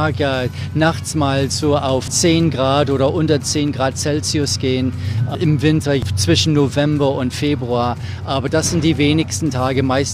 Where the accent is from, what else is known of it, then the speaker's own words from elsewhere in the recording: Cincinnati, Ohio, United States; German is a second language; also born or lived in Los Angeles / Houston / Germany; now in Florida, United States; Ich komme aus dem Staat Ohio, in Cincinnati, habe aber auch in Los Angeles gewohnt und in Houston, Texas und dann eben halt auch in Deutschland eine Zeit lang, als ich dort studiert habe.